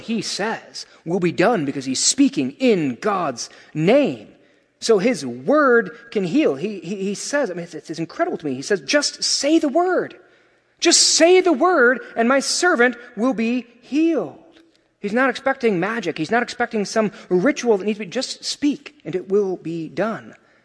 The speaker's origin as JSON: {"language": "English", "region": "Alabama", "country": "United States", "said": "Well, I grew up in church. My parents are Christians. Heck, I'm from Alabama. We're all Christian there, right?"}